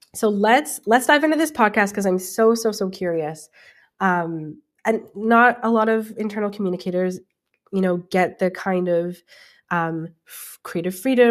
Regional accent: Vancouver, British Columbia, Canada; And growing up in Vancouver

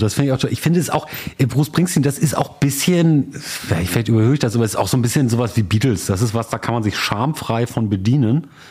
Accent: Germany; ich glaube aber auch, wir haben als Deutsche auch immer so einen Blick auf so Indie- und Punkmusik

